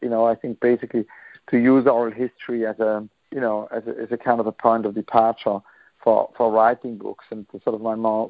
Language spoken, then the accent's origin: English; Zurich, Switzerland; You know, I'm from Zurich, the city of Dada.